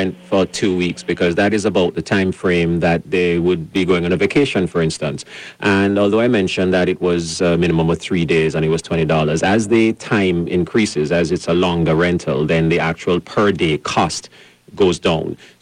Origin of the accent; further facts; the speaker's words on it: Jamaica; I'm originally Jamaican